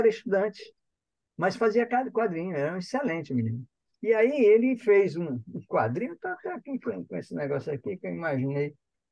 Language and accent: Portuguese; Fortaleza, Ceará, Brazil; Eu sou fortalezense, de Fortaleza, tô cearado. Sou fortalezense, né? É, cearense de pai, mãe, bisavô, avô, tudo. Tem nada fora do estado do Ceará.